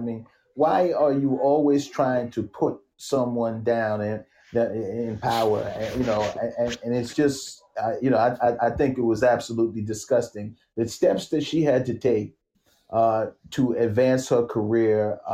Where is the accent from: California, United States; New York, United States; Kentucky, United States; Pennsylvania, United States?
New York, United States; Listen, I mean, I'm from New York, like many of the panelists here.